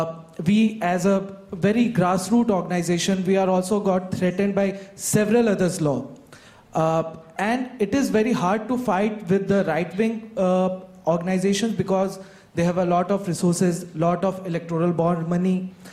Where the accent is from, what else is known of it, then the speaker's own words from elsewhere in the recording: India; I'm a journalist from India.